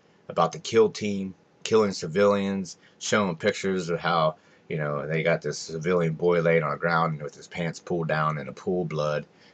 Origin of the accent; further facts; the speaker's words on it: United States; I'm as American and patriotic as the next guy.